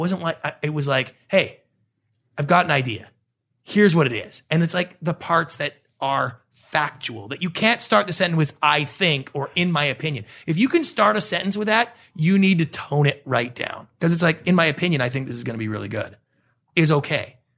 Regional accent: Canada; now in Los Angeles, United States; As I'm a Canadian.

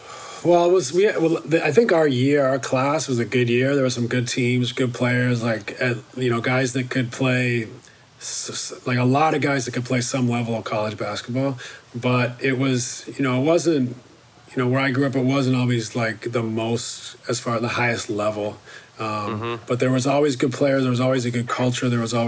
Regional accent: Canada; I went to where I grew up in Canada.

